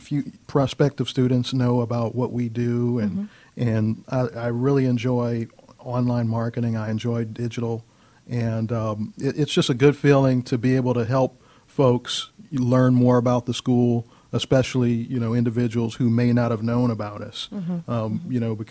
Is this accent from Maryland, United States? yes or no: no; Atlanta, Georgia, United States; Well, I'm one of the few that was actually born here in Atlanta and raised here. So I'm one of the few. Born and raised in Atlanta. Went to school in Atlanta at Morehouse